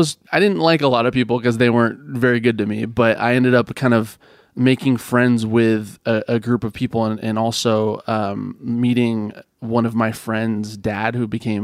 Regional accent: Healdsburg, California, United States; also born or lived in Fresno; Yeah, I grew up in Healdsburg.

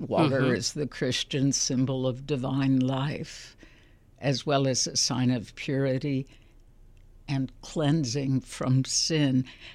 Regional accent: Chicago, Illinois, United States; I'm from Chicago, and I think Carl Sandburg would have approved of that.

